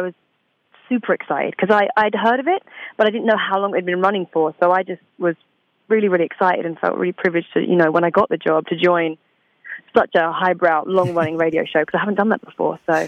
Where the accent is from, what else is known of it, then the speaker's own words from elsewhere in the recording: East of England, United Kingdom; also born or lived in Essex; So home for me is a little place called Essex in England on the outskirts of London, but I moved from Essex to Suffolk, which is a very quiet county. I used to live on a farm, very quiet and chilled out, you know.